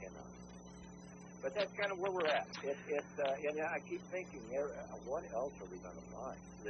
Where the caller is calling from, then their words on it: Rosebud, United States; I'm calling from Rosebud.